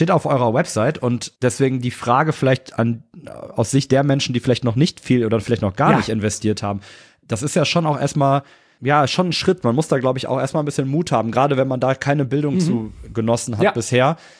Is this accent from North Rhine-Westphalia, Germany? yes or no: yes; Cologne, North Rhine-Westphalia, Germany; weil ich da super geplagt bin als Kölner. Ich bin ursprünglich Kölner